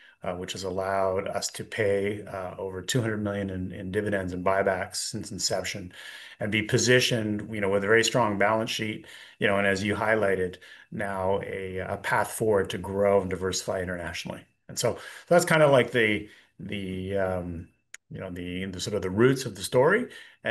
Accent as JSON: {"language": "English", "town": "Montreal", "region": "Quebec", "country": "Canada", "tie": "born or raised there", "said": "a Bruins fan growing up in Montreal was certainly a place to develop a thick skin. I did start my career in capital markets in Toronto"}